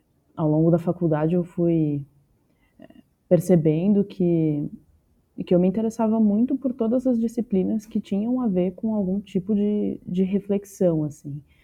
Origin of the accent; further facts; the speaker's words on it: São Paulo, Brazil; Eu tenho 27 anos, eu sou de São Paulo